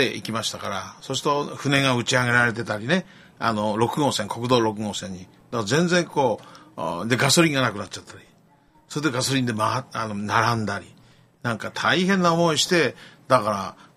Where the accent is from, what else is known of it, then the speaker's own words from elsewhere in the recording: Iwaki, Fukushima, Japan; now in Tokyo, Japan; 自分の地元ですんで、もうその日の夜入りました。